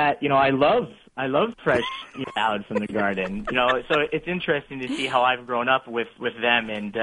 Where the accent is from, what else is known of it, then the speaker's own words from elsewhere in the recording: Woodward, United States; now in Barranquilla, Colombia; Yeah, I grew up in Woodward. They lived outside of town. I was a townie.